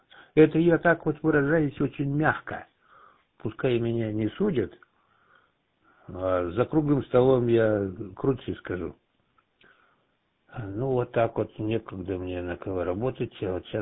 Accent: Siberia, Russia; Я комнатный сибиряк.

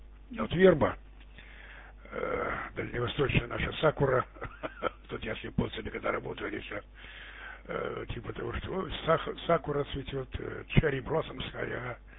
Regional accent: Chelyabinsk Oblast, Russia; А я сам с Урала. Далеко отсюда, гай. Вот, с Челябинской области там.

